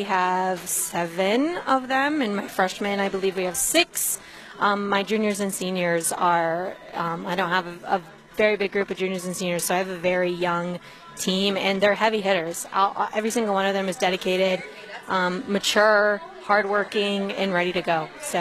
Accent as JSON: {"language": "English", "town": "Addison", "region": "Michigan", "country": "United States", "said": "Yeah, so I'm from the area. I'm from Addison, so I'm about 25 minutes away."}